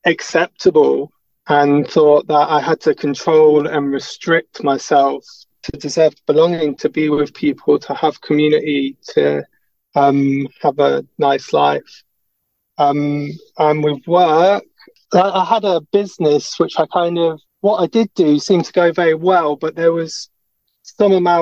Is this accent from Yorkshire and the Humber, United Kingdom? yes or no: no; Leicester, East Midlands, United Kingdom; I'm from Leicester City.